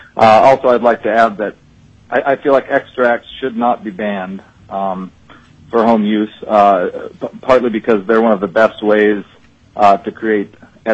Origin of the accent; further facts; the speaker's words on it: Kasilof, Alaska, United States; I'm from Kisilov, Alaska.